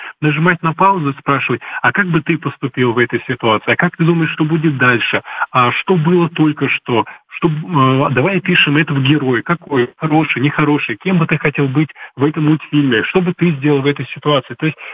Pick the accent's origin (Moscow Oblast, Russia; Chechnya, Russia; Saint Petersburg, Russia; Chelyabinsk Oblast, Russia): Chechnya, Russia; Я знаю, что я из Чеченской Республики.